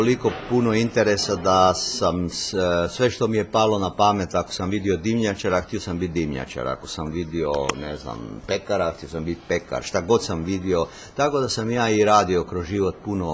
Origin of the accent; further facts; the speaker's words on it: Croatia; accent: Kajkavian; first language Kajkavian; Moj maternji jezik je kajkavski. Tako da ja i danas kad se nađem u svom rodnom mjestu govorim kajkavski, jel?